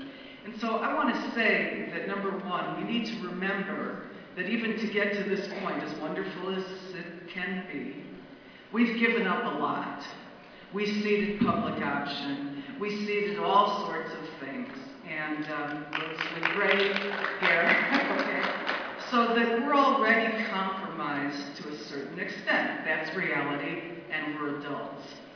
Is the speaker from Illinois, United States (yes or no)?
yes; Chicago, Illinois, United States; from Chicago.